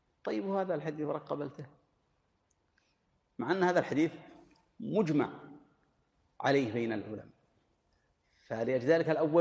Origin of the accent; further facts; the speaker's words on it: Najd, Saudi Arabia; إن العلماء عندنا في نجد كانوا يقدرونها بخمس قرب